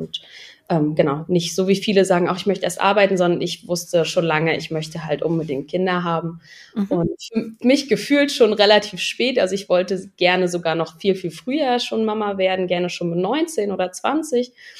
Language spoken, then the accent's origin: German; Rostock, Mecklenburg-Vorpommern, Germany; ich bin jetzt 27, wir kommen aus dem Norden, also aus Mecklenburg, aus Rostock, direkt an der Küste.